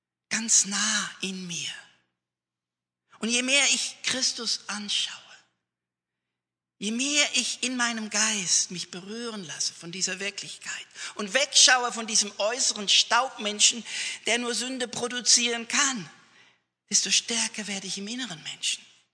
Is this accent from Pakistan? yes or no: no; Switzerland; Ich bin Kontrollfreak, ich bin Schweizer.